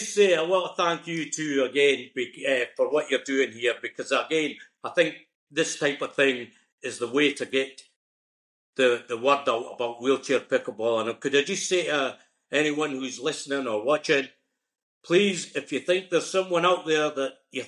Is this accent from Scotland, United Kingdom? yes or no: yes; Scotland, United Kingdom; accent: Scottish; but with my Scottish accent, I hope it wasn't too broad a Scottish accent that people couldn't understand what I'm trying to say.